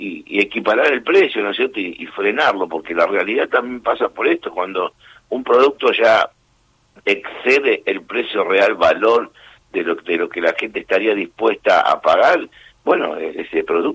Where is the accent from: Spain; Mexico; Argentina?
Argentina; Morón, Buenos Aires Province; yo por ejemplo, soy de Morón